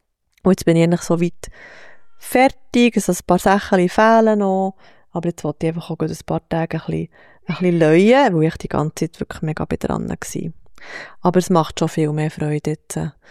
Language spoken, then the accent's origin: German; Thun, Bern, Switzerland; Also ich wohne, oder ich bin in der Hochburg von Freikirchen aufgewachsen